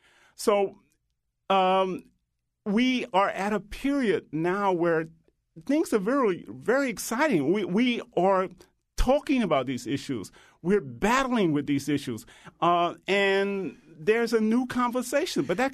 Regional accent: the South, United States; I grew up in the Jim Crow South, and I remember the civil rights movement.

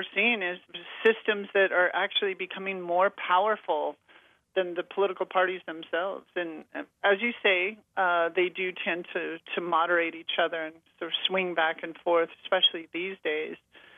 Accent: Montana, United States; I'm from Montana. I grew up hearing those stories about the history of the mines in places like Butte, Montana

